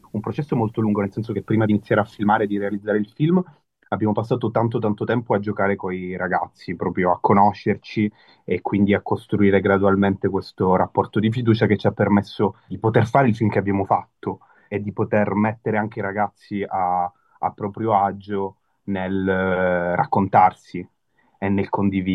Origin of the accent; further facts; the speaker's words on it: Palermo, Sicily, Italy; Da palermitano per me questo è stato un quartiere che comunque ho conosciuto abbastanza